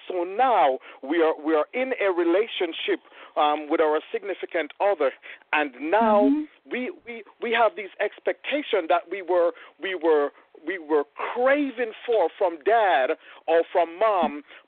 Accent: Jamaica; I'm from Jamaica.

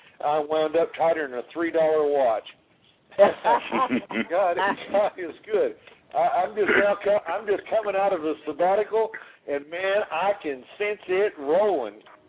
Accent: Webb City, Missouri, United States; I'm Webb City, Missouri, Southwest Missouri, down here in the Ozarks.

